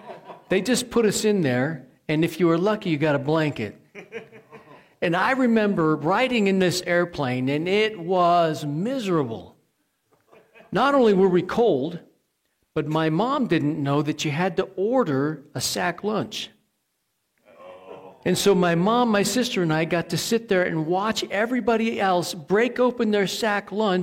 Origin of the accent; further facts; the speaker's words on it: Maine, United States; also born or lived in Illinois; I grew up I was born in Illinois, and I kind of grew up a little bit in Maine. So Maine got a lot of snow.